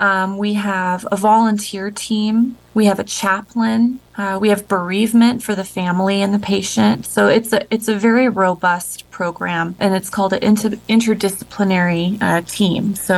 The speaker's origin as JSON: {"language": "English", "region": "Washington", "country": "United States", "tie": "born or raised there", "said": "Yeah, so I grew up in Washington, but my family lives out here."}